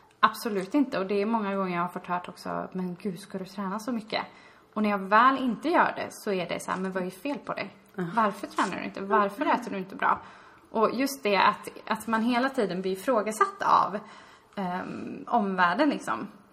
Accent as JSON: {"language": "Swedish", "region": "Gävleborg County", "country": "Sweden", "said": "Men precis, inte Dalarna, gränsen Dalarna. Jag är ju från Gästrikland."}